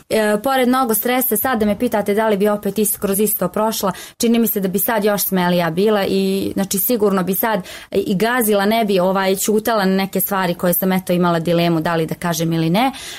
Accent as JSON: {"language": "Serbian", "town": "Novi Pazar", "region": "Raška District", "country": "Serbia", "said": "ja nekako smatram da kod nas u Novom Pazaru kaže se koliko ti je nafake, toliko će ti biti"}